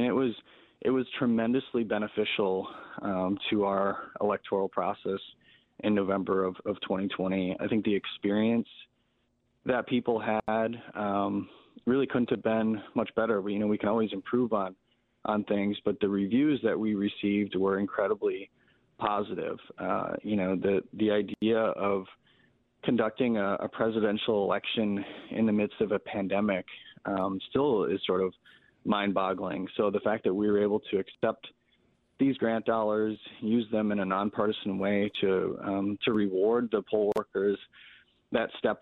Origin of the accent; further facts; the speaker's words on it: Green Bay, Wisconsin, United States; I'm born and raised in Green Bay and, you know, spent a little bit of time away in Madison, but otherwise I've been here my entire life